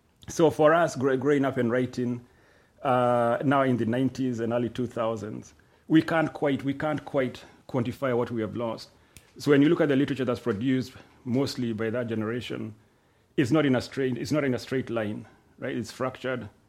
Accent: Limuru, Kiambu County, Kenya; We were in Limuru, right? My hometown, and he took me to this hill.

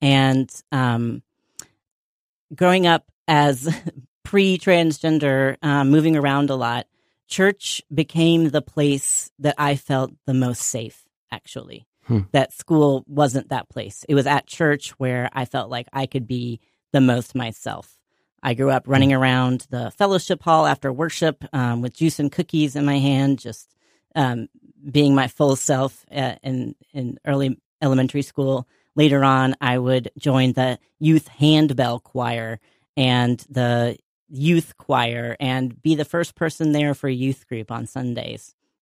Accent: North Carolina, United States; I grew up deeply Presbyterian in North Carolina. My family moved around a lot to different cities growing up, but we always ended up at a First Presbyterian church, no matter what town we lived in.

